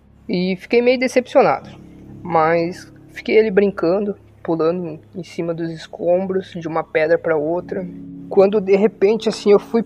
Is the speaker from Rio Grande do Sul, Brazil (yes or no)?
yes; Rio Grande do Sul, Brazil; sou do Rio Grande do Sul.